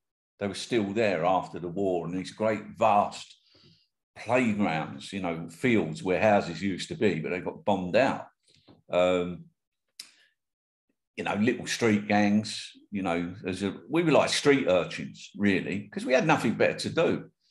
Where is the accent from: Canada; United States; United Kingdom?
United Kingdom; London; I was born in Islington, North London. At that time, I mean, now Islington's an extremely affluent area, but when I was first brought up, I mean, I was born in Bart's Hospital